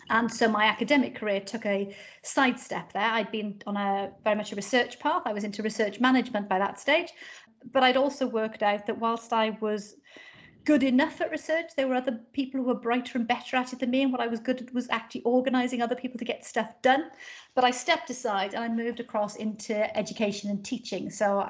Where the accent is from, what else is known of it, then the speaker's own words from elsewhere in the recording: Wales, United Kingdom; accent: Welsh; I'm from South Wales, and so I've got this Welsh accent.